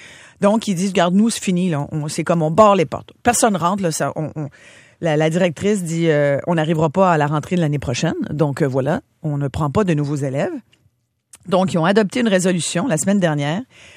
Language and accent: French; Quebec, Canada; Chez nous, au Québec, c'était beaucoup moins que ça